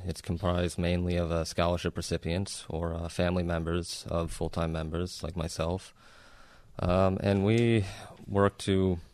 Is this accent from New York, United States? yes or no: yes; Staten Island, New York, United States; I grew up in Staten Island, New York, so.